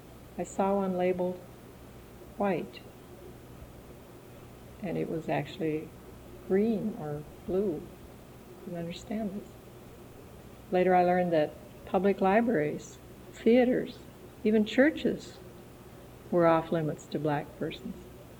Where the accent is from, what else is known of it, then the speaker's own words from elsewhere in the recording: Wisconsin, United States; Mostly we came from Wisconsin villages or rural areas, and we would eventually go back to work in those same areas.